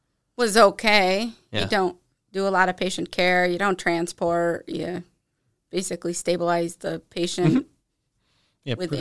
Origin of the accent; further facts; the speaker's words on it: Hammondsport, New York, United States; Yeah, I grew up in Hammondsport on the lake.